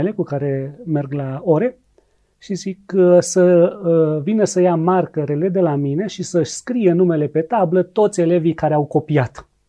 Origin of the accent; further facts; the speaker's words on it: Romania; Și eu, ca român, mă uit așa